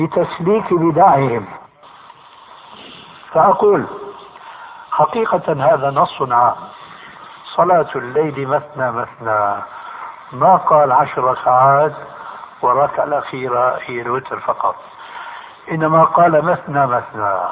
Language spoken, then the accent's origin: Arabic; Syria; عندنا في الشام يسمى المقدمة بالتذكير